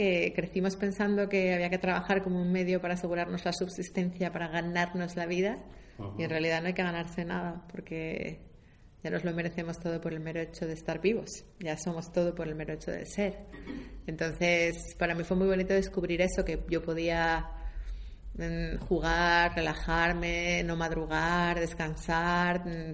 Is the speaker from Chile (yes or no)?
no; Asturias, Spain; Si le tengo que poner etiquetas, pues soy asturiana, soy coach, soy conferenciante, soy escritora.